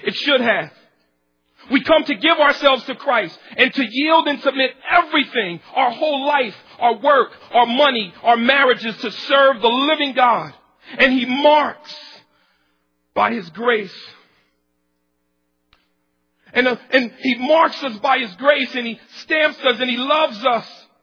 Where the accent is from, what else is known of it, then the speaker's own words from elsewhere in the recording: United States; We're so American, sometimes we've taken that part of suffering out of the gospel.